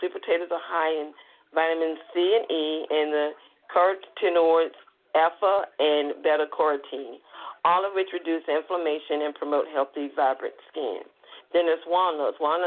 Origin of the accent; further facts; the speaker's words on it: the South, United States; accent: Southern; That's one reason why I've been getting tongue-tied with my southern accent.